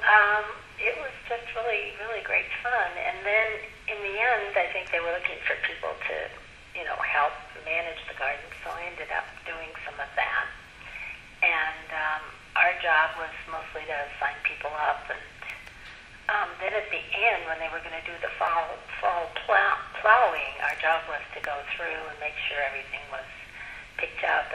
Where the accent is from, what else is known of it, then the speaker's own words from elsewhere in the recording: Berkeley, California, United States; One of them is I come from California originally, from the Berkeley Bay Area